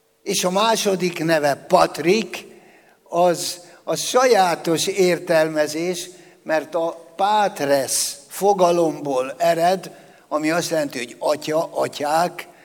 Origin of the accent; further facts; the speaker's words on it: Győr, Győr-Moson-Sopron, Hungary; könnyű volt a helyzetem, mert hivatkozhattam arra, ugye Győrben nevelkedtem föl